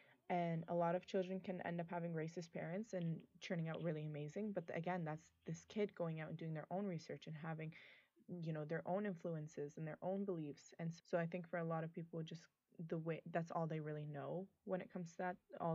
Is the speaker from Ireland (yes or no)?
no; Lebanon; You know, I'm from Lebanon, and I'm, as much as I love Lebanon, I love the Lebanese people